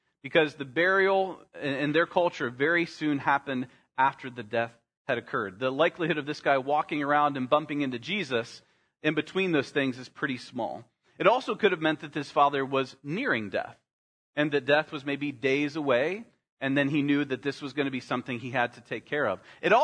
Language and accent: English; Winona, Ohio, United States; I did not grow up in the bustling city center of Salem, Ohio. I grew up in Winona.